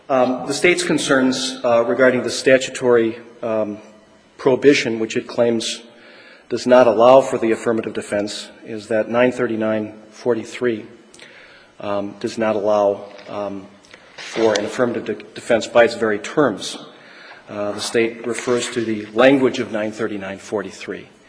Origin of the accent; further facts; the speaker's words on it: Sheboygan, Wisconsin, United States; I'm from Sheboygan, and I represent Mr. Jadowski.